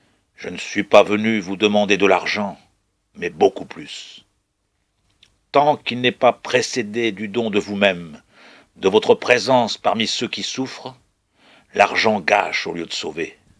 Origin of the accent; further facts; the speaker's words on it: France; now in United States; Je suis un Français qui ne vient pas vous parler de la France. Je suis un curé qui ne vient pas vous parler de religion. Je suis en Amérique